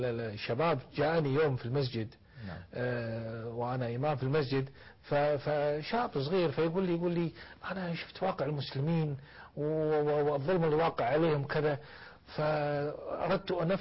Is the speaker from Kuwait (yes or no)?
yes; Kuwait; يعني مثال على ذلك ما حدث عندنا في الكويت.